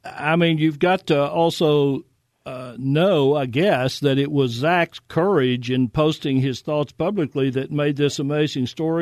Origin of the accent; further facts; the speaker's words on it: Paris, Tennessee, United States; I grew up in Paris in West Tennessee.